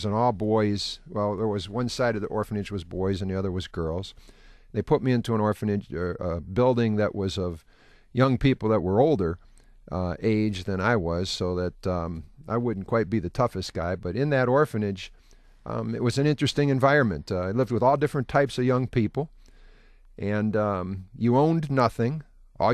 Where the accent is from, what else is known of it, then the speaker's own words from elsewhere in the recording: Lorain, Ohio, United States; born there; Well, Jack, I was born in Lorain, Ohio